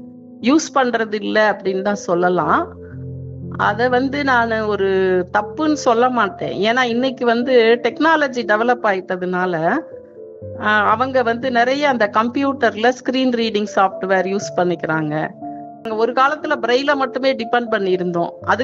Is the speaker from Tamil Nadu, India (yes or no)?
yes; Usilampatti, Tamil Nadu, India; எனக்கு பிறவியில இருந்தே பார்வை கிடையாது. 3rd ஸ்டாண்டர்ட் வரைக்கும் எங்க சொந்த ஊர் வந்து உசிலம்பட்டி, மதுரை பக்கத்துல.